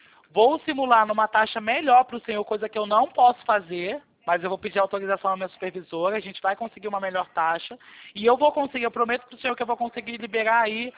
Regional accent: São Gonçalo, Rio de Janeiro, Brazil; Eu nasci e fui criado lá no Rocha.

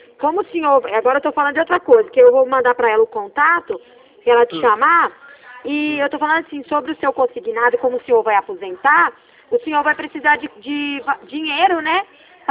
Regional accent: Minas Gerais, Brazil; Que a gente é de Minas e minha mãe vendeu a dela lá, né?

